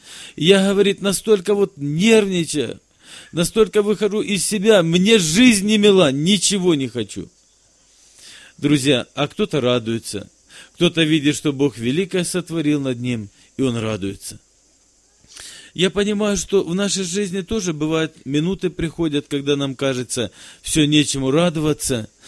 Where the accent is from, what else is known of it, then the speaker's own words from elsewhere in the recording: Apsheronsk, Krasnodar Krai, Russia; я из Апшеронска, это Краснодарский край, пресвитер церкви. Ну, я человек молодой, опыта не так много, мне всего 35 лет, будет через несколько дней. 6 детей.